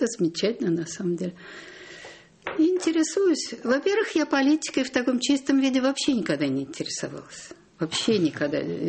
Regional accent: Kyiv, Ukraine; born there; Это моя первая родина. Я родилась в Киеве, я наполовину украинка.

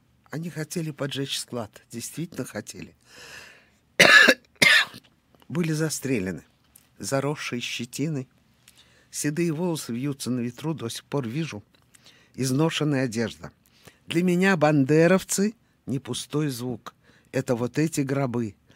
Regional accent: Western Ukraine, Ukraine; also born or lived in Moscow, Russia; Родилась в Москве, а детство было там.

